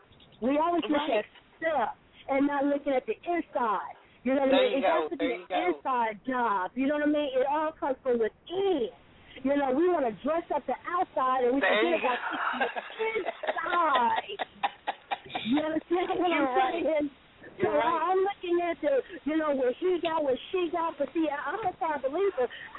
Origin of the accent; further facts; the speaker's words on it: New Jersey, United States; I'm originally from North New Jersey, you know, that's where all my people are from.